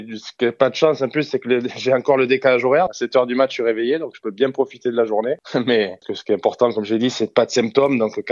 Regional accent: France; chez moi en France

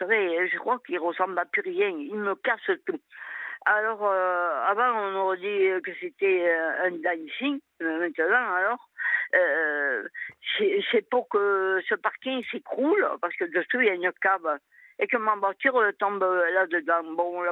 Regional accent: France; born there; Et non, je suis née en France et tout.

